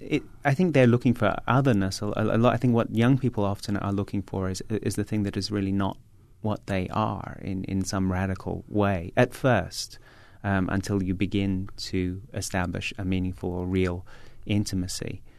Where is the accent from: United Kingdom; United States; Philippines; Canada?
United Kingdom; London; I grew up in London. I grew up in a big block of flats full of immigrant families, and it was an incredibly porous place.